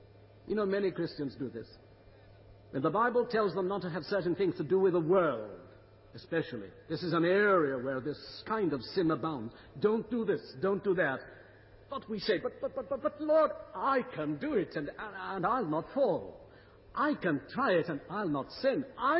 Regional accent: Wales, United Kingdom; now in Canada; That's the joy of being Welsh in Canada.

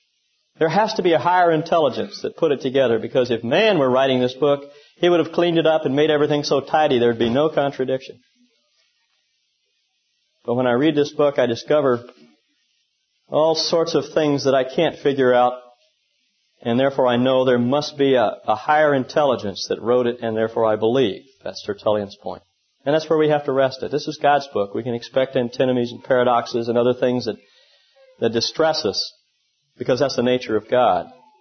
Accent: Dallas, Texas, United States; When I was a kid growing up in Dallas, Texas, I used to get up every Saturday morning

